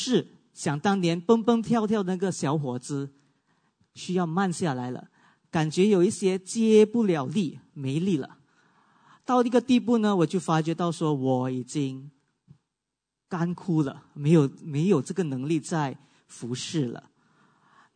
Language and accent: Chinese; Guangdong, China; accent: Cantonese; 我们广东话是这么说。